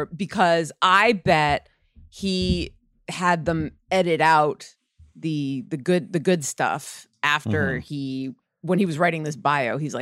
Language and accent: English; United States; Yes, I remember that. I'm American.